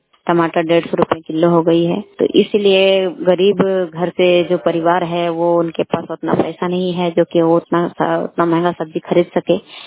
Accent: Dhoda Kola, India; हमारे गांव में ढोड़ा कोला पंचायत में

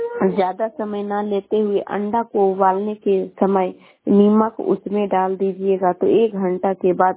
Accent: Bihar, India; मैं गोवा से शेखपुरा से बोल रही हूँ। मैं पटना जिला के रहने वाली हूँ।

